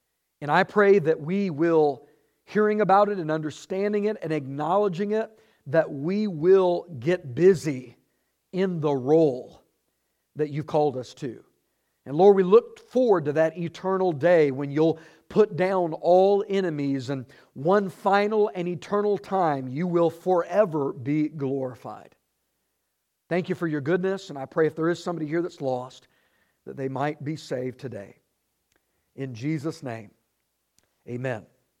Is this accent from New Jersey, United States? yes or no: no; Texas, United States; headquartered in my home state of Texas.